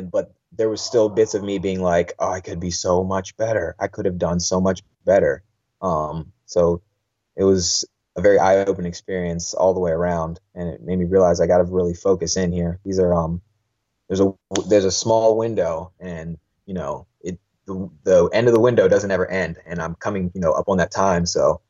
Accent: Maryland, United States; I would love to fight in MGM in literally my home state.

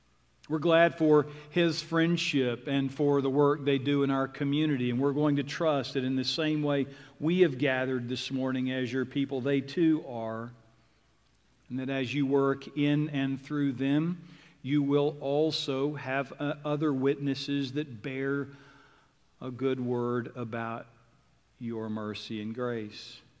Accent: Oklahoma, United States; Now listen, growing up in Oklahoma, it was customary to see amber waves of grain.

